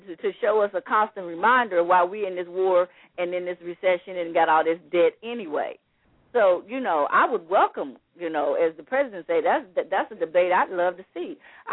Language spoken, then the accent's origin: English; the South, United States; except for we both black and we're from the South and we women.